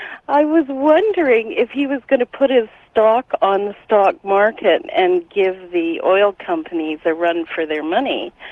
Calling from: White Rock, British Columbia, Canada; I'm calling from White Rock, British Columbia.

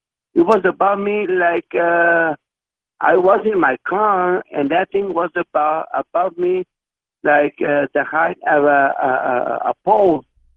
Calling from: Palmview, Texas, United States; I'm calling from Palmville, Texas.

